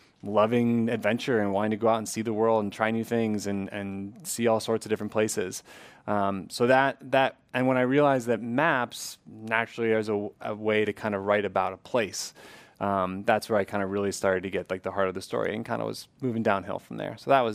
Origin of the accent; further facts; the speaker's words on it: Ohio, United States; I'm from Ohio, and I'm I don't. If you ever meet someone from Ohio, we love being from Ohio.